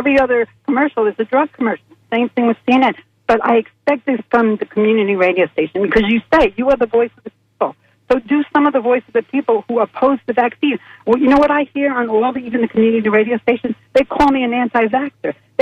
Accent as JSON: {"language": "English", "region": "New York", "country": "United States", "said": "I just wanted to say I'm visiting from New York, and every time I come here, I listen to 88.5."}